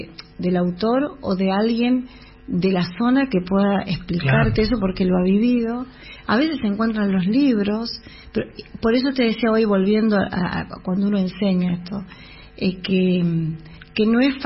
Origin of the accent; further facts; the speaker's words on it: City Bell, Buenos Aires Province, Argentina; yo soy de Citibel, La Plata